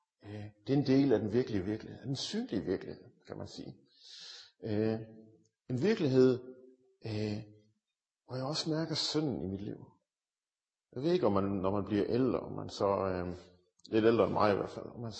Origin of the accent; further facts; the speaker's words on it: Region of Southern Denmark, Denmark; Jeg er født og opvokset i Sønderjylland, så hvis I synes, at jeg snakker lidt mærkeligt, så er det derfor.